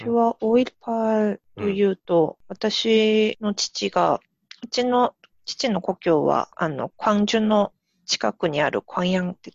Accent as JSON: {"language": "Japanese", "country": "South Korea", "second_language": "Japanese", "said": "私、韓国人にしてはすごい器用な部類に入ると思うんですけどね。"}